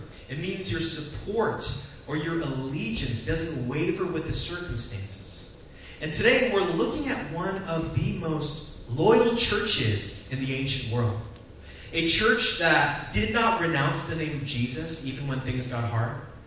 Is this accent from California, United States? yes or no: yes; California, United States; because I'm Korean American. It is because, despite growing up in the Bay Area, I am indeed a hardcore, diehard Los Angeles Lakers fan.